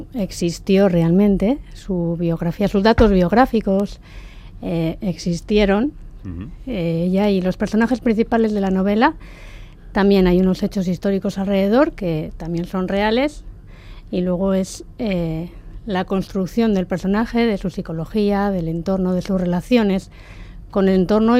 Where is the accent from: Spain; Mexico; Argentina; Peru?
Spain; Okondo, Basque Country; Sí, yo soy del Valle de Ayala, en concreto de Oquendo.